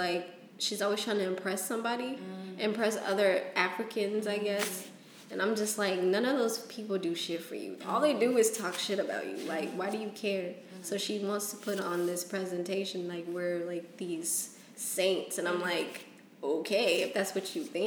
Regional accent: United States; born there; I'm in America. I'm an American-born citizen.

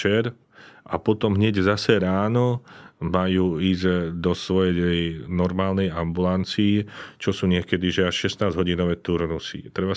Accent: Stupava, Bratislava Region, Slovakia; My tu, ktorí sme v Bratislave a hlavne ja, ktorý som zo Záhoria, zo Stupavy

